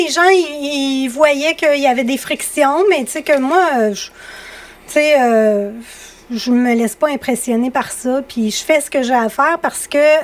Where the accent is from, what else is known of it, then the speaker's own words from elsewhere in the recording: Quebec, Canada; je voulais avoir Lotbinière-Frontenac, c'était mon patelin.